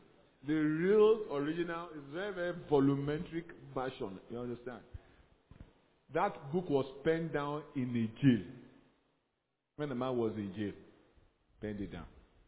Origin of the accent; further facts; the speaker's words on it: Nigeria; I'm a Nigerian, you know.